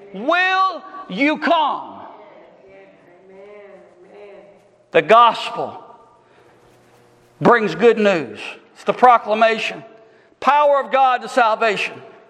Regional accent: Louisiana, United States; I'm not from here. I'm from Grant Parish.

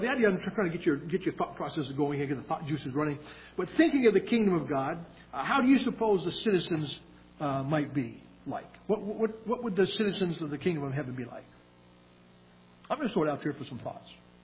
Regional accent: Maine, United States; We came from Maine, and we remember in those days old outhouses out there. We were growing up as kids

